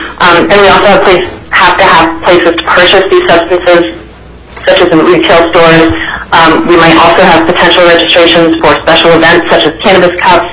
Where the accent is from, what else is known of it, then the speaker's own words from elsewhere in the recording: Anchorage, Alaska, United States; I'm from Anchorage